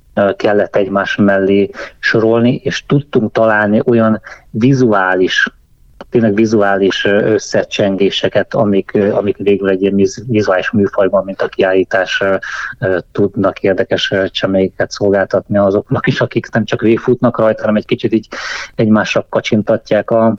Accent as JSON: {"language": "Hungarian", "town": "Celldömölk", "region": "Vas", "country": "Hungary", "tie": "born or raised there", "said": "minket vittett Celldömölkön a szülővárosomban az osztályfőnök és csapattal az egész osztály különböző munkahelyeket bemutatni"}